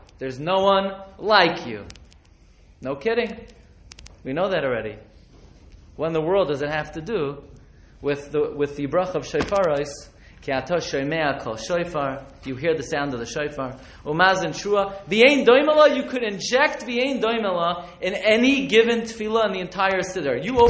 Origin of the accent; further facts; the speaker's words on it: Brooklyn, New York, United States; I grew up in Flatbush. I don't know if you know Brooklyn, Flatbush, on M and 31st.